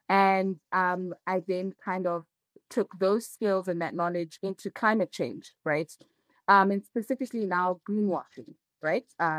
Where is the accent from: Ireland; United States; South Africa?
South Africa; Eastern Cape; born and bred in the Eastern Cape.